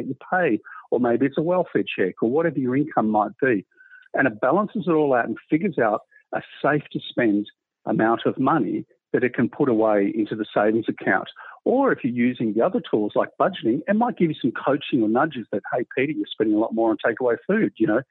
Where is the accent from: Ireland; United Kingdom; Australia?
Australia; accent: Australian; Now, part of my Australian accent, but that was billion, not million.